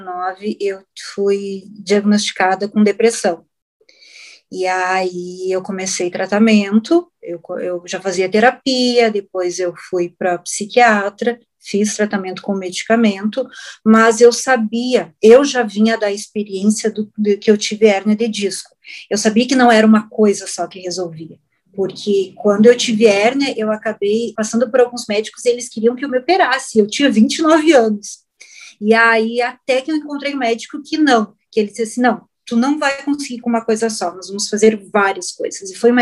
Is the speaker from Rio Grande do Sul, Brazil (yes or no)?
yes; Bagé, Rio Grande do Sul, Brazil; eu venho lá do interior, lá de Bagé, e o meu pai, ele fazia arreio e essas coisas para cavalo, a gente morava para fora.